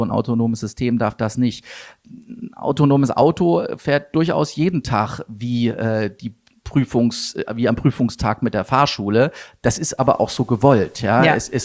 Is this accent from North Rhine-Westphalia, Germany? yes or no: yes; Wuppertal, North Rhine-Westphalia, Germany; Ja, also ich komme aus Wuppertal, muss man dazu sagen, und das ist ja nun eine größere Stadt, wohnte da aber dort eher am Rand, quasi an der Grenze, quasi zwischen Düsseldorf und Wuppertal.